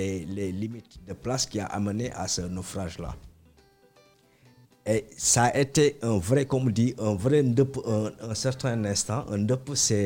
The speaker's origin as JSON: {"language": "French", "region": "Casamance", "country": "Senegal", "tie": "born there", "said": "je suis né en Casamance et j'ai grandi en ville."}